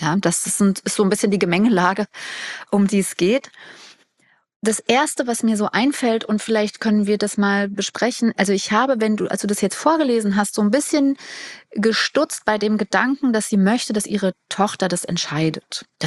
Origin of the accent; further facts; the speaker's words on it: Hesse, Germany; ich komme auch aus Hessen ursprünglich.